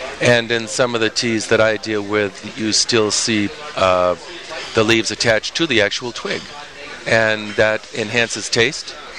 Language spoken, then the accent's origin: English; New England, United States; I was born and raised basically in New England on tea bag tea